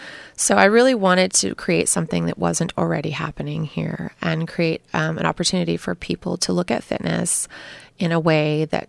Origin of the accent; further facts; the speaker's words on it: Knappa, Oregon, United States; I am a local gal. I grew up in the Napa-Swenson area. And minus a few years here and there, I've mostly been here in Astoria.